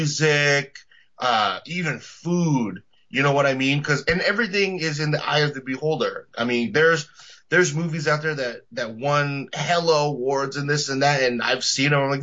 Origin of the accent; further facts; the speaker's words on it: East Coast, United States; You know, growing up in the East Coast, like, I listened to … growing up.